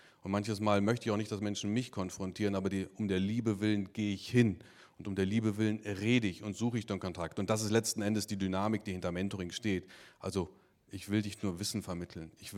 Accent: Paderborn, North Rhine-Westphalia, Germany; now in Eppingen, Germany; Ursprünglich aus Paderborn, also das ist dann schon ein paar Stunden weiter nördlich, nur Nordrhein-Westfalen.

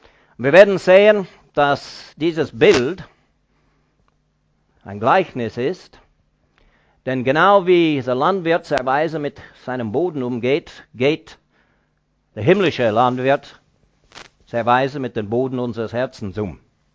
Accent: Kingston, Ontario, Canada; also born or lived in Toronto; Ich bin in Kanada geboren, in Toronto, verbrachte nur ein paar Stunden dort, denn wir wohnten in Kingston, Ontario, am Ontariosee, nördlich der Vereinigten Staaten.

